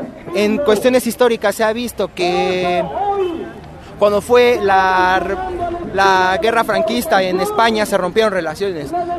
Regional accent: Mexico; Nosotros lo único que podemos hacer como mexicanos es impulsar al gobierno

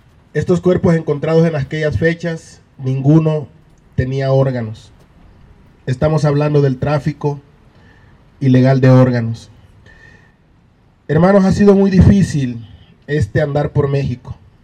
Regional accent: Honduras; soy de la República de Honduras, soy antropólogo

